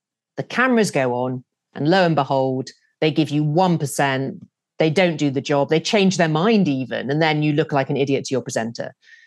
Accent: United Kingdom; So we chatted about the weather, of course, being British.

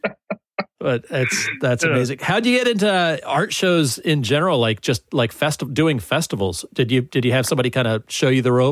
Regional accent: Virginia, United States; I'm from Virginia and we have four seasons, but you know, it might get down in the 30s or something.

